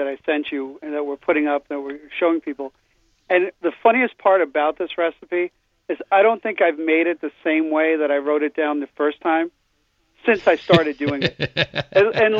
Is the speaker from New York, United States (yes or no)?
yes; Bronx, New York, United States; Even growing up in the Bronx in the late 70s, early 80s